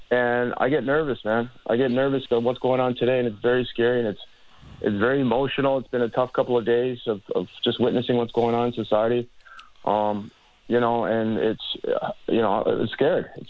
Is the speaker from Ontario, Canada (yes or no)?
yes; Ontario, Canada; I grew up in Chester Lee area, VP Finch.